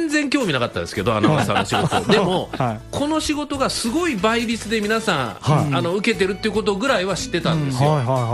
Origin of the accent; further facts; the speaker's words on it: Aichi, Japan; moved away as an adult; 愛知県で生まれ育って、はい、18からまあ神戸の大学来たんですけど、